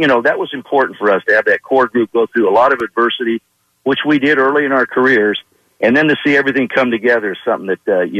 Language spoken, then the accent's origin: English; California, United States; I'm from California, but I've never gone back. I go back to visit relatives and that. But, you know, this is home for me.